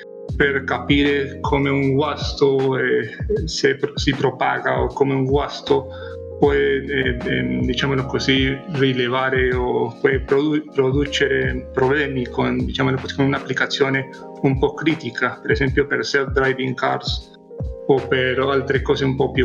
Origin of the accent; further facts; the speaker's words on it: Colombia; now in Turin, Italy; Io sono colombiano